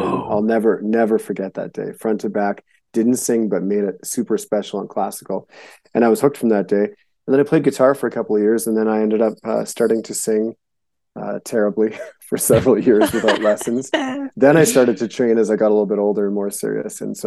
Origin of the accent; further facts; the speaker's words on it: Winnipeg, Manitoba, Canada; born there; I was born in Winnipeg, Manitoba, which is the dead center of Canada, a few feet away from the dead center, and on the prairies. And and then some years later, I ended up moving to the U.S. And so I have both citizenships.